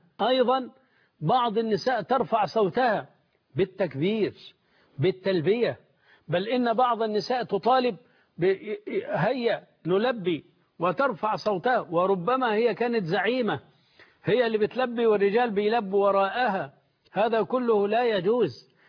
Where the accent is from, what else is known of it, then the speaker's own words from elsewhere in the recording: Egypt; عندنا في مصر